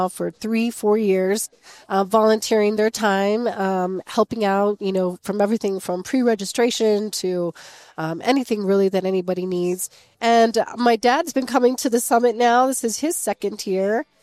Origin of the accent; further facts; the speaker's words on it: Taos, New Mexico, United States; growing up in Taos, New Mexico, you know, it's all very relative.